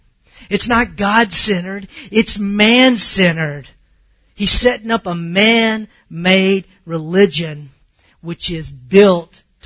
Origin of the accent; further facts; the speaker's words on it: the South, United States; And I can make fun of Southern. I'm from the South, okay?